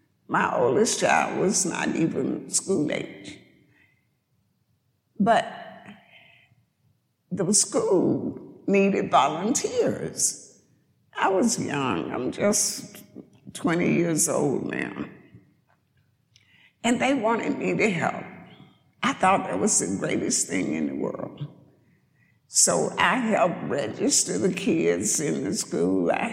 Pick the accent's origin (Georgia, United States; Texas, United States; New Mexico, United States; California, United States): Georgia, United States; I was born and raised in Greene County, Georgia. Most of you probably have never heard of it, but it's just east of here with the famous Lake Oconee now.